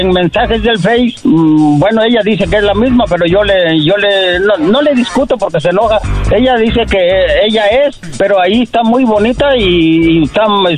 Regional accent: Tabasco, Mexico; Del estado de Tabasco.

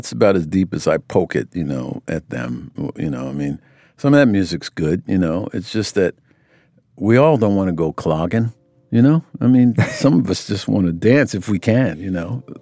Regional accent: United States; Well, I mean, I'm a black man. I grew up in America, so I don't need to.

